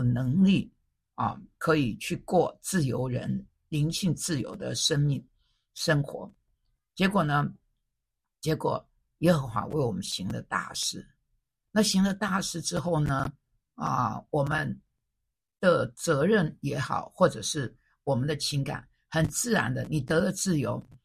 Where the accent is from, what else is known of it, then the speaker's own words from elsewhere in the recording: Taiwan; 我从美国回来的时候，我真的是1987年回到台湾的时候所面临的真的是那种真的是